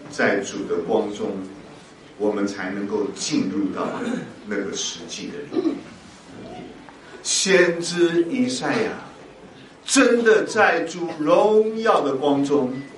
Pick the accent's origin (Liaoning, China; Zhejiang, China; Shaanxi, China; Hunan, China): Hunan, China; 你知道我是湖南人，湖南人是吃辣椒的，是脾气很急的，说话很急的